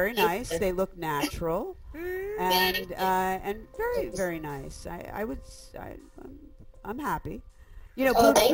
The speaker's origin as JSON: {"language": "English", "town": "Philadelphia", "region": "Pennsylvania", "country": "United States", "tie": "born or raised there", "said": "And I understand you spent some time in Philly, which is my hometown."}